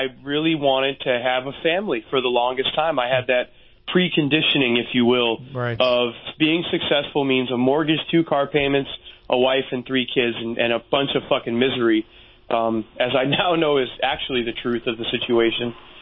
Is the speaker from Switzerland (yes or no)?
no; United States; now in Japan; because I'm an American and they don't give a shit about me.